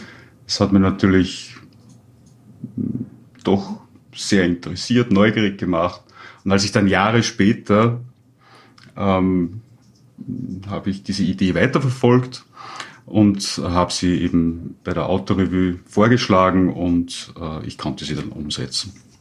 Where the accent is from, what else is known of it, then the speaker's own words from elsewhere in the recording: Upper Austria, Austria; born there; dass ich als gebürtiger Oberösterreicher natürlich im Alter von circa 19, 20 Jahren einmal zu dem Vierkanthof von Thomas Bernhard in Ohlsdorf in Oberösterreich gefahren bin.